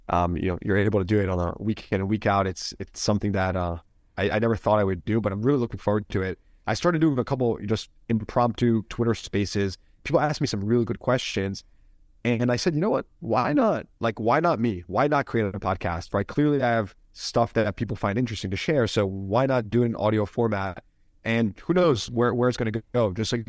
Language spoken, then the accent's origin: English; East Coast, United States; No, I'm from the East Coast.